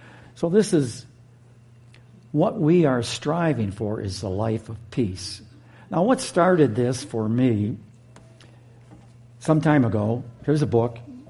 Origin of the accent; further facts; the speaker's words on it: Michigan, United States; I'm from Michigan. I'm from the western side of the state, so don't hold that against me.